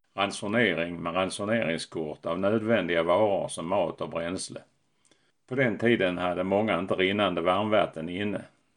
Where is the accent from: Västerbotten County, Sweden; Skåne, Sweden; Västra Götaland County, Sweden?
Skåne, Sweden; Landskrona; andra hälften av 1950-talet kom film från det stora landet i väster till biograferna i Landskrona där jag växte upp.